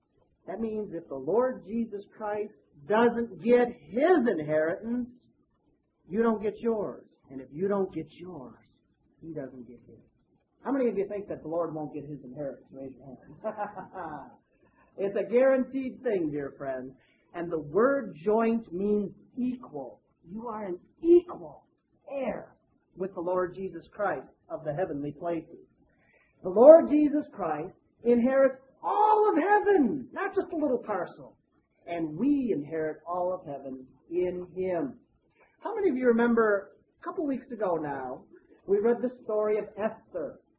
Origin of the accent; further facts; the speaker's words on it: United States; when you think about it, as an American, we own the whole shebang, public land